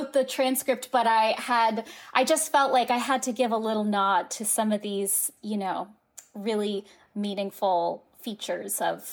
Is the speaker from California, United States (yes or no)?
yes; San Francisco, California, United States; moved away as an adult; now in Madison, United States; And, you know, I grew up in San Francisco, which is also in the book. And then I moved to Madison for graduate school in 2010.